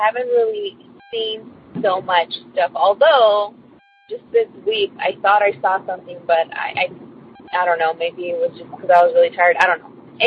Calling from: California, United States; I'm calling from California.

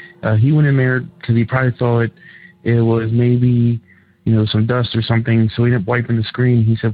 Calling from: Cincinnati, Ohio, United States; How you guys doing? I'm calling from Cincinnati, Ohio.

